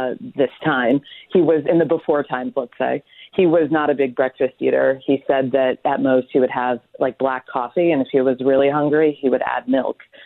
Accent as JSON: {"language": "English", "region": "New York", "country": "United States"}